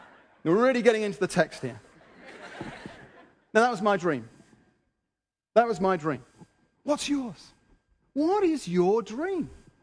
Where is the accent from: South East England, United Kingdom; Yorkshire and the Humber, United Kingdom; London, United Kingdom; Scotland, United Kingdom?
London, United Kingdom; Wimbledon; Of course, I was from Wimbledon, after all.